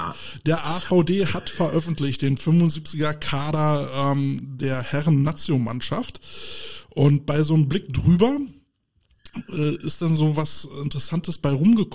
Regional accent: Berlin, Germany; was mir als Berliner als krass auffällt

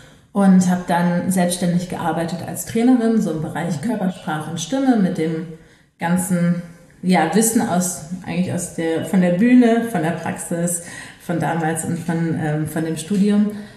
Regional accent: Düsseldorf, North Rhine-Westphalia, Germany; Aber ich komme aus Düsseldorf

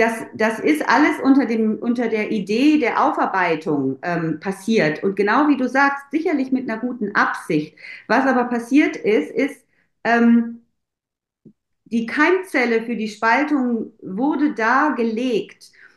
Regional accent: Germany; born there; ich bin in Deutschland geboren

